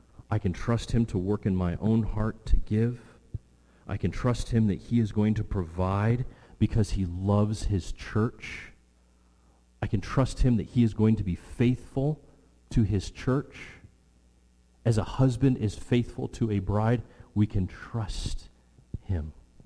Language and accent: English; West Coast, United States; Now, we grew up on the West Coast.